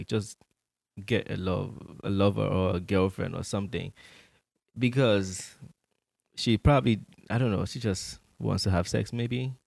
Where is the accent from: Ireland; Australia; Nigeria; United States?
Nigeria; I'm Nigerian. That's my story.